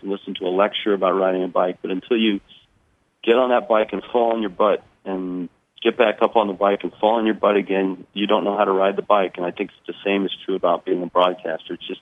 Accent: California, United States; now in Seattle, United States; I grew up in the Bay Area, so it's fun to get back there.

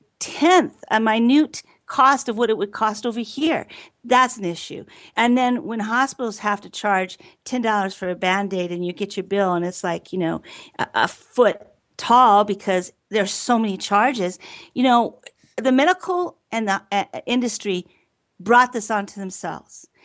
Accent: New York, United States; now in Arizona, United States; I still feel myself like I'm a New Yorker, but I don't know. Went from a New Yorker to like, I don't know, redneck Arizonan

